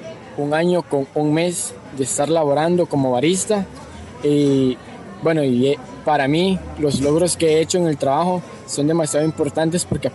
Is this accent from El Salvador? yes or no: yes; El Salvador; moved away; yo procedo del país de El Salvador, tengo 20 años.